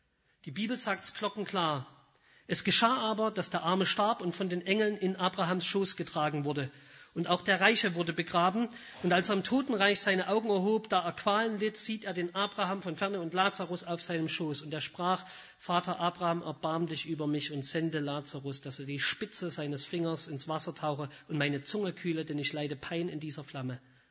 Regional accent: Saxony, Germany; Bei uns im Vogtland sagt man

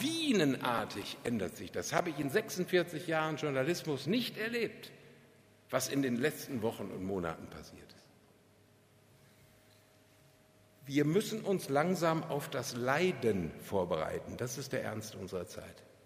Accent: Bünde, North Rhine-Westphalia, Germany; Bünde, ist ja meine Heimat.

